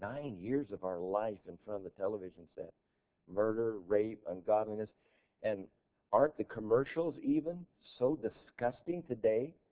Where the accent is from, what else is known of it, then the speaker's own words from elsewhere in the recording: United States; I'm an American and I know how to fly the flag.